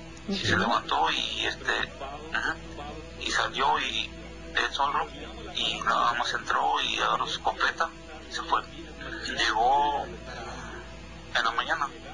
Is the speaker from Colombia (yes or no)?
no; Palmar de Bravo, Puebla, Mexico; now in Chicago, United States; yo vivo en Chicago, pero yo soy de Puebla, originario.